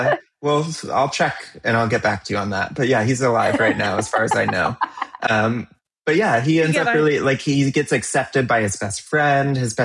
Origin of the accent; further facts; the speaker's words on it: the South, United States; Cause I grew up in the South and you just get your ass kicked.